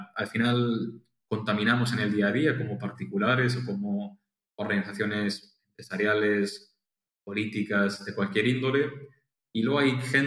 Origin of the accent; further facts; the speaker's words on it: Pontevedra, Galicia, Spain; yo soy de Pontevedra, Galicia, que está al noroeste de España. Para que la gente lo entienda, siempre les digo, hay un pedazo de España encima de Portugal y de ahí somos nosotros, ¿eh?